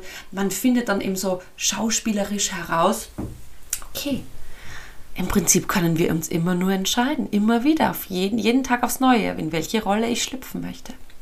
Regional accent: Austria; eine Gelse bei uns in Österreich

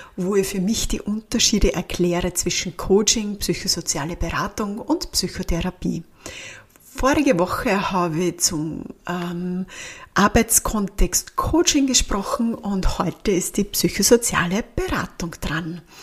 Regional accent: Austria; accent: mix of Waldviertel and Upper Austrian dialect; ich habe beim Dialekt schon so eine Mischung zwischen waldviertlerisch und oberösterreichisch und es ist ja schon eine Mischkulanz

